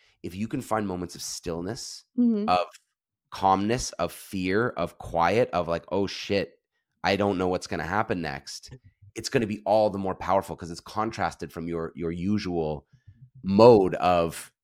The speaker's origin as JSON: {"language": "English", "region": "Pennsylvania", "country": "United States", "tie": "born or raised there", "said": "I grew up in Bucks County."}